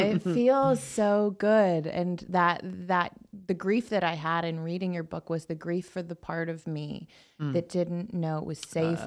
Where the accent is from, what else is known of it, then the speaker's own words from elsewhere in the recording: Bible Belt, United States; I grew up in the Bible Belt.